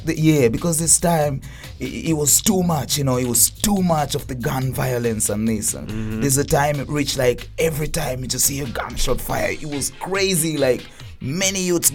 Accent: Nairobi, Kenya; also born or lived in Eldoret; Born in Eldoret, grew up in Nairobi. From small kid, I grew up in Nairobi.

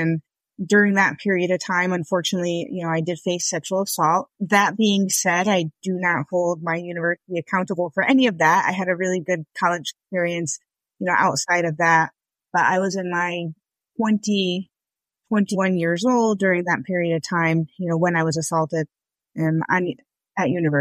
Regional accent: Connecticut, United States; I am originally from Connecticut. I think growing up, my life was characterized by Girl Scouts.

